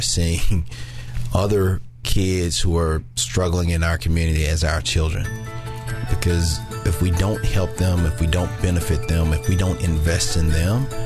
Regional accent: Hughes, United States; So I grew up in a mixed family.

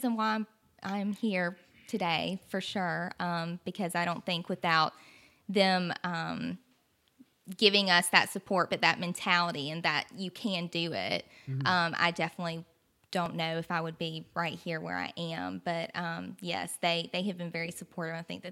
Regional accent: Dothan, Alabama, United States; I moved back to my hometown, Dothan, and I moved into my family's abandoned farmhouse

